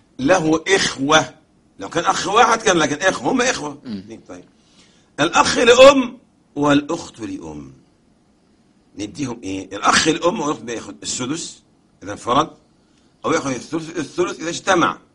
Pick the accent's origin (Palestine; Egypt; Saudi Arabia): Egypt; العوام عندنا في مصر كلام جميل